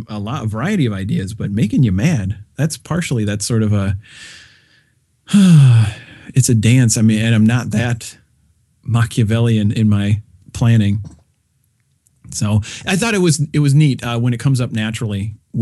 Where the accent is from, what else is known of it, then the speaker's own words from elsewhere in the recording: Minnesota, United States; I do have a black belt in it, but I am from Minnesota and whatnot.